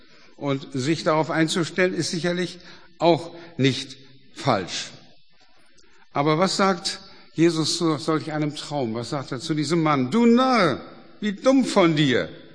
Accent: Germany; Wir leben in einem nie dagewesenen Überfluss in diesem Land und ich rede jetzt von Deutschland. Ich bin Deutscher und gehöre dazu.

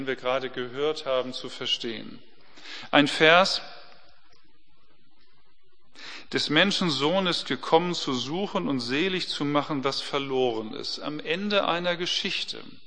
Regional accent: Northern Germany, Germany; das würde ich als Norddeutscher gar nicht hinkriegen

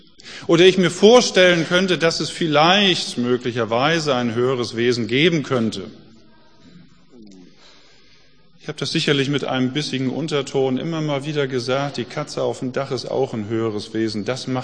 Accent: Germany; Also Glaube heißt für uns als Deutsche, na, man weiß es nicht genau, muss sich vergewissen

